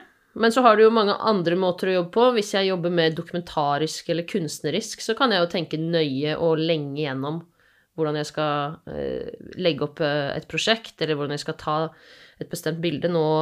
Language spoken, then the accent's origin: Norwegian; Asker, Akershus, Norway; now in Bergen, Norway; Jeg er fra Asker, men har bodd i Bergen i snart 15 år.